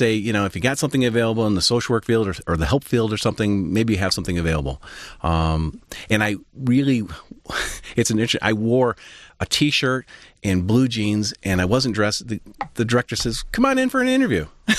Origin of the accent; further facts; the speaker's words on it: Detroit, Michigan, United States; Well, I grew up in Northwest Detroit.